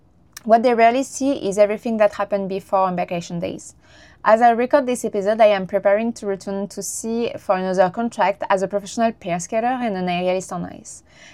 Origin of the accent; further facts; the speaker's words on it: Saint-Nazaire, Pays de la Loire, France; I grew up in Saint-Nazaire in France, one of the French great shipbuilding cities. Ships were always part of the landscape of my childhood.